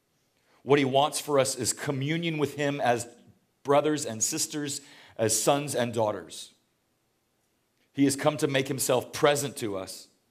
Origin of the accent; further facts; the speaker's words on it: Houston, Texas, United States; If you go to my hometown of Houston, Texas, and you go to the University of St. Thomas, you'll see this is the chapel.